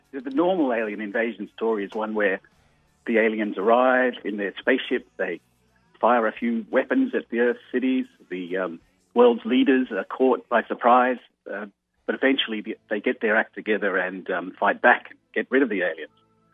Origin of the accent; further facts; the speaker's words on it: Australia; moved away; Both of us were born and raised in Australia, but both of us lived for a long time overseas.